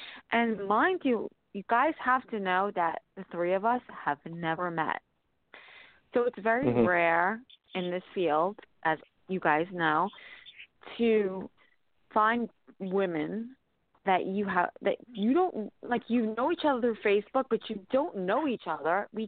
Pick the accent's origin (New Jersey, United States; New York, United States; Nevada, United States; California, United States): New York, United States; Staten Island; I guess I was so close and connected to the case growing up in Staten Island, going to school with Holly Ann Hughes